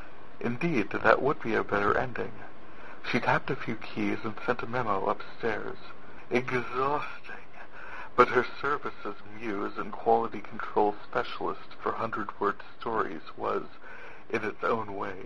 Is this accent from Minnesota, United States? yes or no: no; North Dakota, United States; I am from North Dakota, where tomorrow I'm heading out to a zine party.